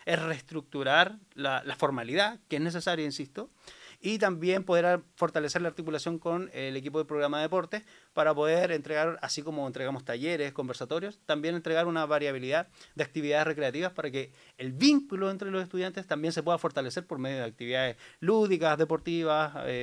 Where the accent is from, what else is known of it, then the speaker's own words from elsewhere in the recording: Puente Alto, Santiago Metropolitan Region, Chile; now in Osorno, Chile; Soy de la comuna de Puente Alto. Estudié educación física un año en Santiago. Luego hice la transferencia de carrera y estoy acá ya del 2009.